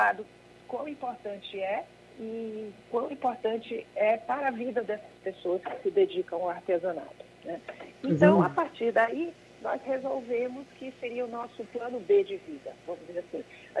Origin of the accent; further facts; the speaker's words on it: Salvador, Bahia, Brazil; moved away as an adult; now in São Paulo, Brazil; eu sou baiana, nasci e me criei em Salvador. Depois de casar, vim morar em São Paulo. E moro em São Paulo desde 1990. Né? Tenho 57 anos